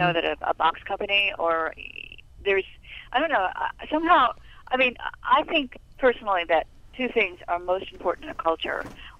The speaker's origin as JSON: {"language": "English", "town": "New York City", "region": "New York", "country": "United States", "tie": "born or raised there", "lives_now": "Miami Beach, United States", "said": "I live on South Beach. I've been here 20 years. I grew up in New York City in the village where Bonnie was talking about"}